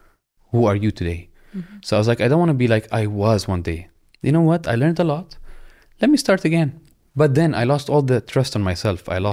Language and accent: English; Syria; moved away; I remember booking a ticket to Syria, to my home country, and I called my wife